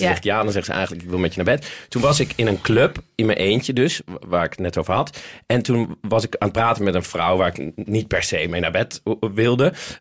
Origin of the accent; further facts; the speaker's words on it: Netherlands; nee, maar ik kom uit Nederland. En in Nederland, ik ga niet nu in mijn eentje een drankje halen.